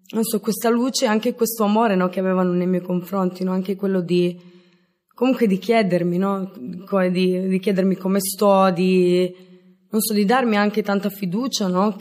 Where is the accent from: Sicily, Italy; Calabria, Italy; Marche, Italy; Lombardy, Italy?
Calabria, Italy; sono italiana, vengo dalla Calabria. Vengo da una famiglia semplice, umile, che ha sempre lavorato e mi ha sempre trasmesso i valori, e tra questi anche la fede.